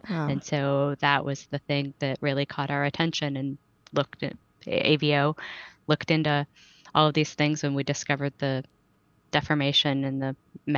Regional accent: Sitka, Alaska, United States; Well, I grew up in Sitka. My family is still in Sitka

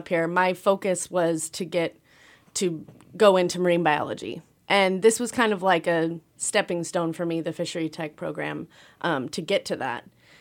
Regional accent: Oregon, United States; And where I grew up in Oregon, there were hatcheries, smaller hatcheries that we used to go visit when I was little.

